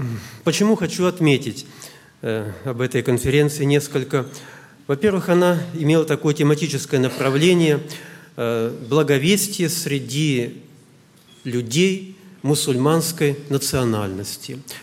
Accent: Siberia, Russia; мы тоже из Сибири здесь присутствуем

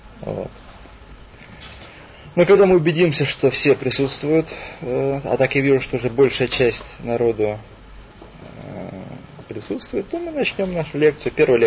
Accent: Russia; почти все мы, поскольку выросли в России и были воспитаны в рамках российского общества

